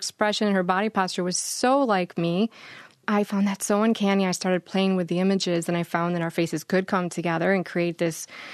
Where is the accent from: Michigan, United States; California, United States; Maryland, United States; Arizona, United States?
Michigan, United States; also born or lived in Florida; I was born in Florida, only lived there for a year, but I was raised in West Michigan. And I left Kalamazoo in 2002